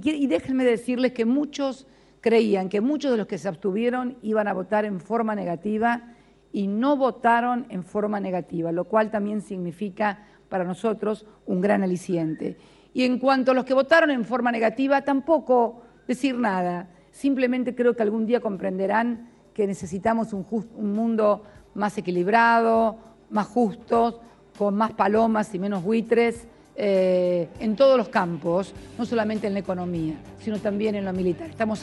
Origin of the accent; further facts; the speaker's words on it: Argentina; Yo me siento muy orgullosa como argentina